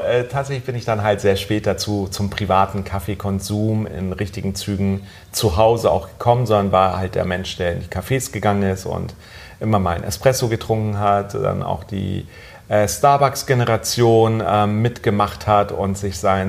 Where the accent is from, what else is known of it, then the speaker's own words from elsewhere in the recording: Germany; Ich bin in Deutschland aufgewachsen.